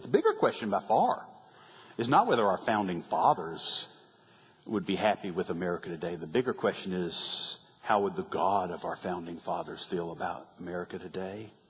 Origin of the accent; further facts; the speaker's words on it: Fayetteville, Georgia, United States; And I remember what happened in my hometown of Fayetteville, Georgia.